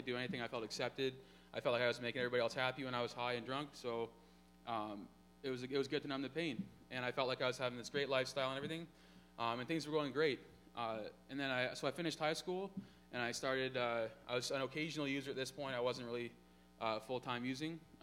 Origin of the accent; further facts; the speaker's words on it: Lucan, Ontario, Canada; I started working at a bar in my hometown in Lucan, and which is about 15 minutes north of London, Ontario.